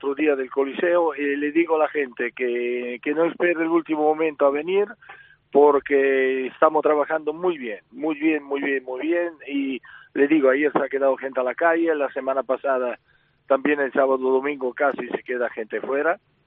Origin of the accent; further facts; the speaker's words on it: Italy; accent: Italian; yo soy español, solo que tengo el acento italiano porque me criaba en Italia.